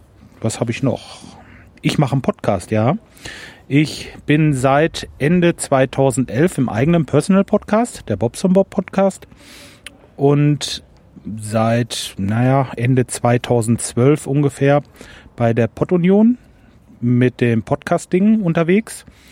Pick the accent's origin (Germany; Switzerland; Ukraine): Germany; Lemgo, North Rhine-Westphalia; Meine Stadt ist also Lemgo. Oder ich komme aus der Nähe von Lemgo. Ich bin kürzlich umgezogen ins Kalletal. Das ist aber alles in der Nähe von Bielefeld.